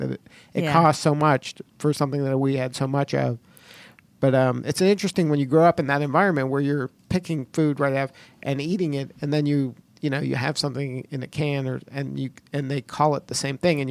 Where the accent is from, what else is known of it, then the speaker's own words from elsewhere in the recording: Miami, Florida, United States; I grew up in Miami, Florida, and in our backyard, we had a bunch of fruit trees, like grapefruits and key limes and things like that.